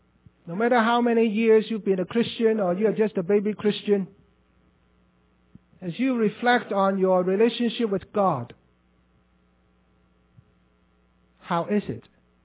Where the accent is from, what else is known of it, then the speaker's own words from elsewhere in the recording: Hong Kong; You know, I was born and brought up in Hong Kong under the colonial system, education system.